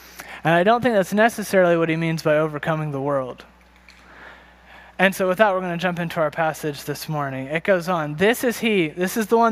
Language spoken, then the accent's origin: English; North Carolina, United States; I am not from here. I'm from North Carolina, and I'm sure my friends find that fact annoying because I talk about it so much and how much I love it, and I miss my family